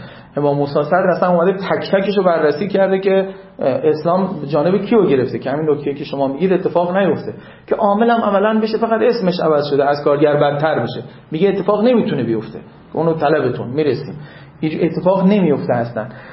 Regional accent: Khuzestan, Iran; من دیگه مثلا بچه خوزستانم

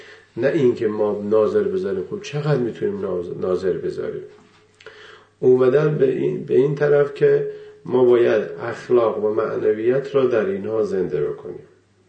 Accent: Iran; گفتم والا اینقدرش ما ایرانی هستیم و من درسم تموم شده، میخوایم بریم و به این خاطره

